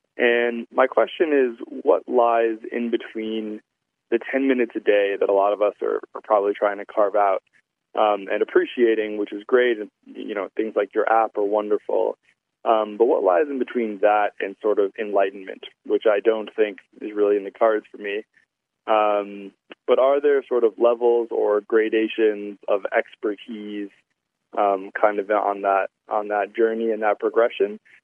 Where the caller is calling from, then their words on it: New York City, New York, United States; I'm calling you from New York City.